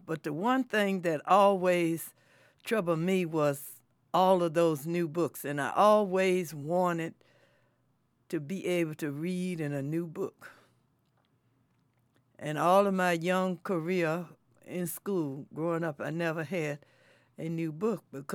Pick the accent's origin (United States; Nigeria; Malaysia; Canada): United States; Charlottesville, Virginia; I grew up in Charlottesville, which was located in the South, deep South. South, where everything was segregated, all the schools, the hospitals, the stores, all of those things were segregated, as well as the school system.